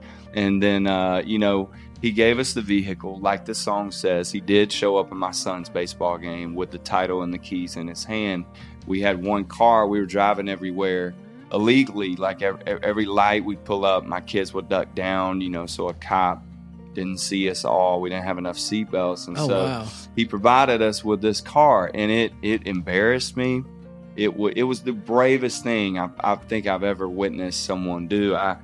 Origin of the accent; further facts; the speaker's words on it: Mobile, Alabama, United States; You know, growing up in Mobile, I put Olive Garden on a fancier level.